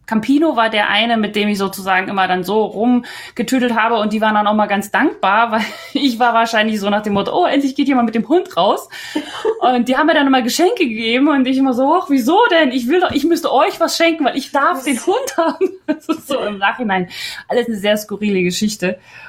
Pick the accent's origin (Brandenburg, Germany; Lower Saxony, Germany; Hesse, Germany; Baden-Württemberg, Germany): Brandenburg, Germany; Potsdam; weil ich komme ja aus Potsdam und da konnte ich bei meinen Eltern wohnen.